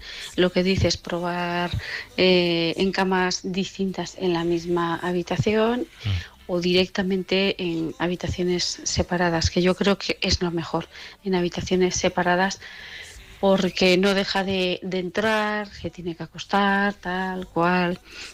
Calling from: Huesca, Aragon, Spain; de Huesca.

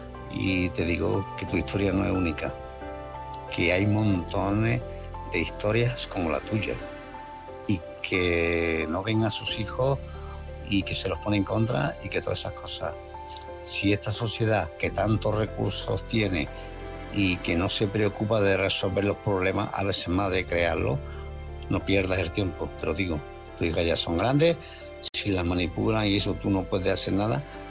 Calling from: Málaga, Andalusia, Spain; de Málaga.

